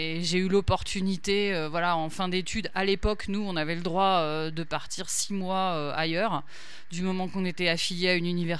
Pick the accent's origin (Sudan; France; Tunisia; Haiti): France; Paris, Île-de-France; même si en tant que petite parisienne à l'époque, j'avais 22 ans